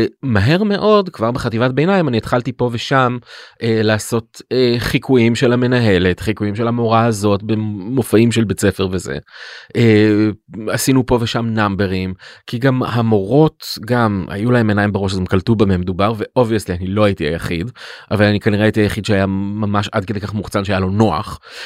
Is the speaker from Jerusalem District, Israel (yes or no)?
yes; Jerusalem, Jerusalem District, Israel; אני בתור ילד בירושלים של שנות ה-80, הייתי חריג בנוף